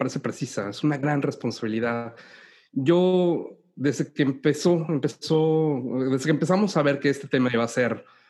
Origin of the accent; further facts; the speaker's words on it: Mexico City, Mexico; moved away as an adult; yo nací en la Ciudad de México. Ahí crecí, me crié, estudié, me gradué de licenciado en Relaciones Internacionales por la UNAM. Prácticamente viví ahí mis primeros 25 años de mi vida antes de venirme para acá. Chilango